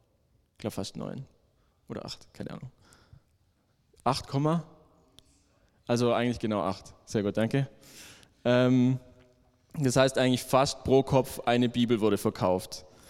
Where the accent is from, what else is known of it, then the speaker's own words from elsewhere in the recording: Baden-Württemberg, Germany; now in Salzburg, Austria; ich komme aus dem Schwabeländle, sage immer in Salzburg, aber hier brauche ich das nicht sagen, ist eh klar. Genau, ich bin jetzt gerade in Salzburg